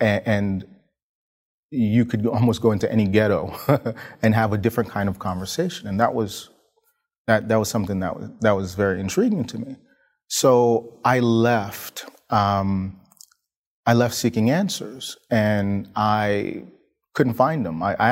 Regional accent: New York, United States; Growing up in New York, you have access to all kinds of religious literature and religious leaders

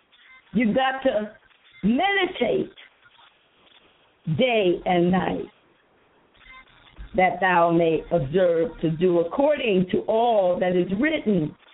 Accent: Harrisburg, Pennsylvania, United States; I came back to my hometown, which is in Harrisburg

